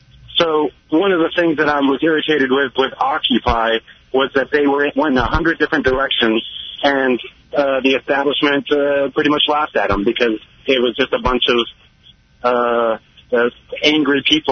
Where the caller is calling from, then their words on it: Lawrence, United States; I'm from Lawrence.